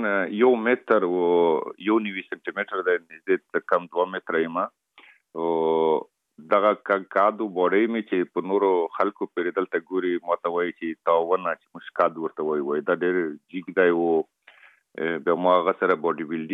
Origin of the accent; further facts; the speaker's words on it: Afghanistan; خلک خبر دي چې زه افغان یم او په بالیوډ کې کوم فلمو کې کار کوم